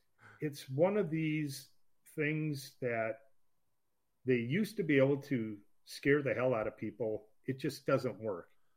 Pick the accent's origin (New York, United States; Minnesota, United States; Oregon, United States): Minnesota, United States; Again, we're from Minnesota. We're from the Twin Cities.